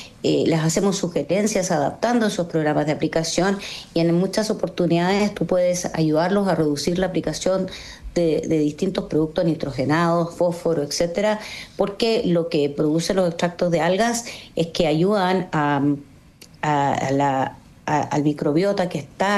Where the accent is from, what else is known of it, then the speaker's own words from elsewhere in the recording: Chile; y que nosotros como chilenos no nos damos cuenta que tenemos en nuestro país el alga más poderosa del mundo